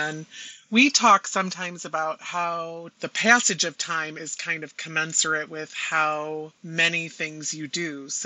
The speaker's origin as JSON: {"language": "English", "region": "Michigan", "country": "United States", "said": "We're from Michigan, so we spent a lot of time on the sailboat in the summer, and I loved it."}